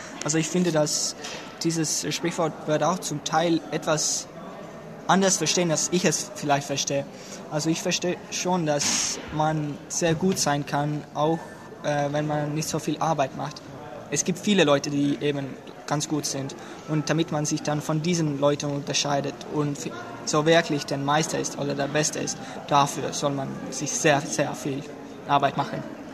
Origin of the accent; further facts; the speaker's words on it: Tallinn, Harju County, Estonia; German is a second language; ich komme aus Estland, Tallinn und gehe in den deutschen Gymnasium Tallinn. Und ich lerne Deutsch